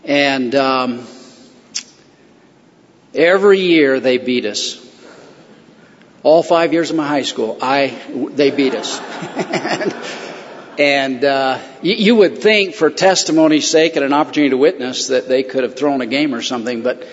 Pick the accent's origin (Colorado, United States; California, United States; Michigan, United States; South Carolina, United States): Colorado, United States; Bennett; And since I'm from Colorado, I have a Sal Sheridan story. I was raised in the little town of Bennett, just straight east of here, about 40 miles.